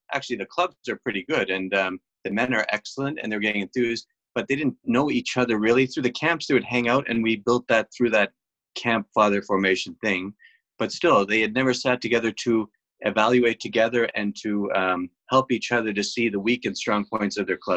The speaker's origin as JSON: {"language": "English", "country": "Canada", "lives_now": "United States", "said": "I'm a Canadian, so I have no interest in football"}